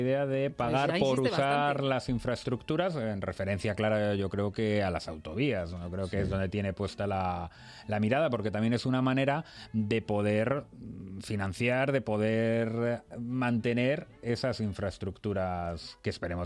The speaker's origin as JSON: {"language": "Spanish", "town": "Valladolid", "region": "Castile and León", "country": "Spain", "said": "Hombre, yo soy de Valladolid"}